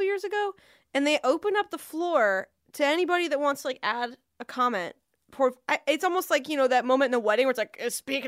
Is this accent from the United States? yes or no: yes; Seattle, Washington, United States; Oh, I'm from Seattle. Yeah.